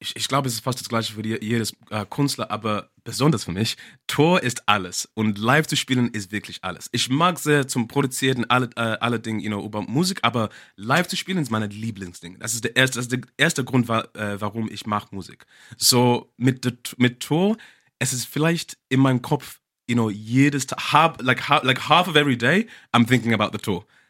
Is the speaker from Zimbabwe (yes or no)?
yes; Zimbabwe; born there; German is a second language; so ich habe schon gesagt, ich bin in Zimbabwe geboren.